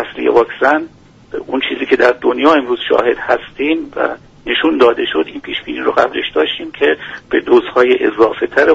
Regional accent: Iran; دست همه این بزرگان رو من به عنوان یک ایرانی میبوسم.

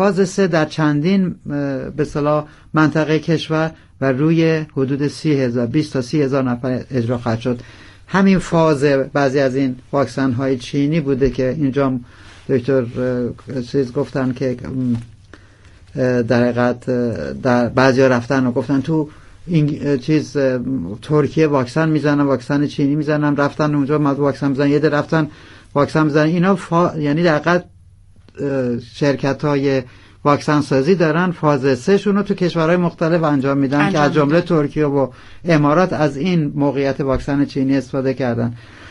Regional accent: Iran; من هم به عنوان یک ایرانی با عشق به شما، هر چی که در چنته داشته باشم با شما در میون خواهم گذاشت.

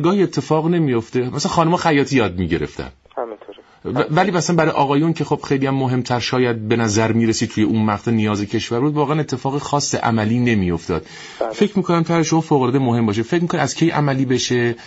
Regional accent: Iran; من به عنوان یک ایرانی از کالای ایرانی حمایت بکنم

